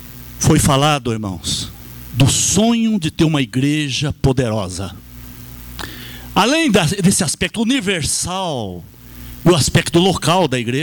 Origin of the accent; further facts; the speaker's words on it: Brazil; nós somos brasileiros. Nós estamos no Brasil.